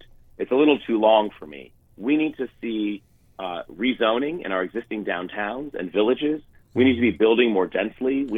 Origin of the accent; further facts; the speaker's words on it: Truro, Massachusetts, United States; For someone like me to purchase a town, purchase a home in the town, my hometown of Truro, a household needs to make $400,000.